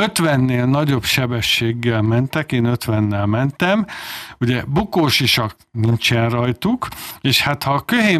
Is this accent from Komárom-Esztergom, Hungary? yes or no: yes; Tatabánya, Komárom-Esztergom, Hungary; born there; én Tatabányán születtem, élek, ugye ez innen egy 200 kilométerre lévő város